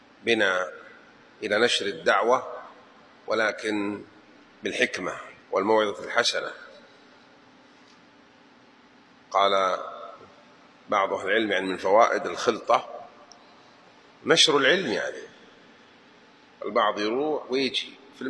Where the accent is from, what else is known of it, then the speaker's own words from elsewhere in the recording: Jeddah, Makkah Province, Saudi Arabia; أول مرة أنا أدخلها مع أني من أهل جدة